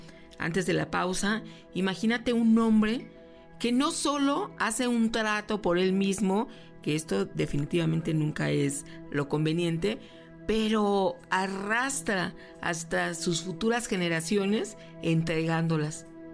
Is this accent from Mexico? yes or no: yes; Tepic, Nayarit, Mexico; Soy originario de Tepic, Nayarit.